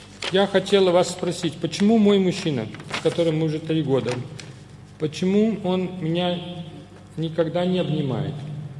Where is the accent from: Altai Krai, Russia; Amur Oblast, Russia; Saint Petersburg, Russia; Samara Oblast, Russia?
Saint Petersburg, Russia; Я воспитанный человек, я вырос в Санкт-Петербурге.